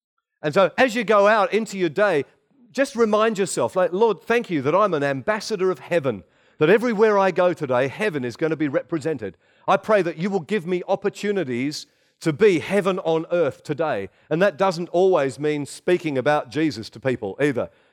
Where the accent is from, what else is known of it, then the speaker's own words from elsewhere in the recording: Australia; You know, we're from Australia